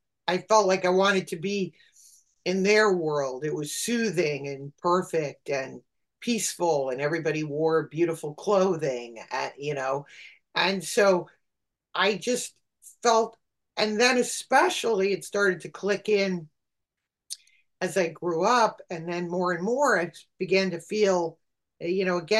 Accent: Connecticut, United States; And I never felt like I really fit in that, because we grew up in Connecticut.

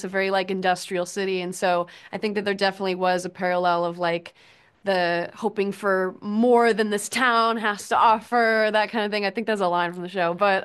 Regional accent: Texas, United States; because again, I'm from Texas.

